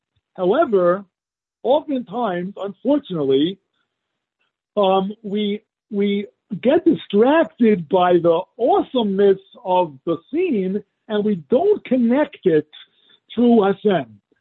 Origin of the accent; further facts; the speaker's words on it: New York, United States; I grew up in New York, so I'm more kinds of things that people call mountains.